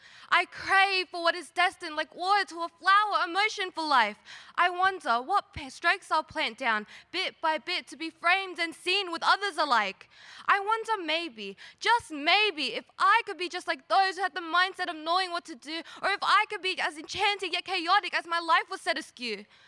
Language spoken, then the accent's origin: English; Bonnyrigg, New South Wales, Australia; And we're from Bonnerig representing Australia.